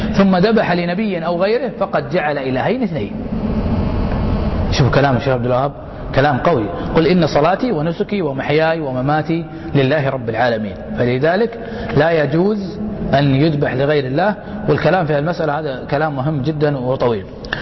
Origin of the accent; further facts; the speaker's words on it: Riyadh, Riyadh Province, Saudi Arabia; من أضخم المكتبات عندنا بالرياض